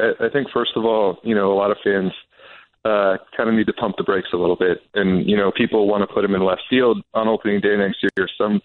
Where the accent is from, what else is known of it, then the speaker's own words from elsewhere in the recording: California, United States; I grew up in the Bay Area, and I used to go to A's games on Wednesdays